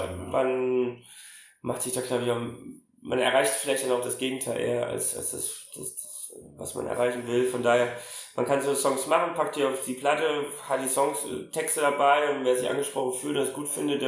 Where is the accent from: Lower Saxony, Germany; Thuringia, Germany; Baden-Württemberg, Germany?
Thuringia, Germany; Ich bin in Ostdeutschland groß geworden, das ist für mich kein neues Problem